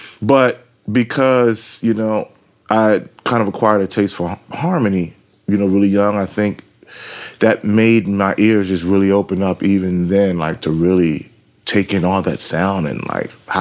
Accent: Philadelphia, Pennsylvania, United States; I'm originally from Philadelphia, and my mother sang on the choir in West Philly, this popular church, Beulah Baptist

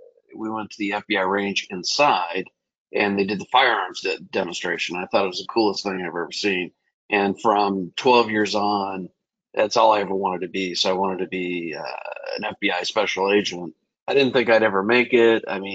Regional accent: Portland, Oregon, United States; I grew up in Portland, Oregon, and my middle school slash high school did a tour called Landmarks Democracy.

